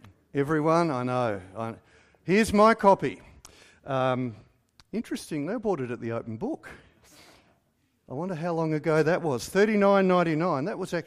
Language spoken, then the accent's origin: English; Adelaide, South Australia, Australia; I grew up in Adelaide and I had family who lived in country South Australia, or my mum grew up in country South Australia.